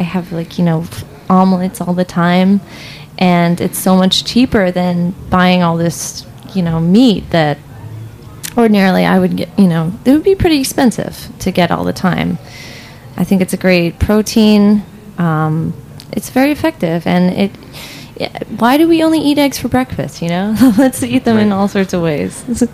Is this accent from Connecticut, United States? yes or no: no; New Jersey, United States; I grew up in New Jersey, and I was not around chickens, egg-laying chickens at all.